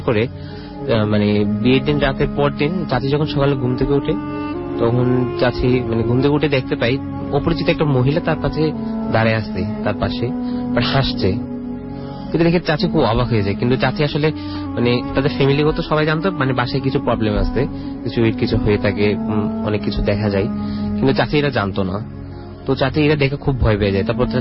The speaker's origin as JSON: {"language": "Bangla", "town": "Satkania", "region": "Chittagong Division", "country": "Bangladesh", "tie": "born or raised there", "said": "আমাদের আমার গ্রামের বাড়ি হচ্ছে সাতকানিয়া"}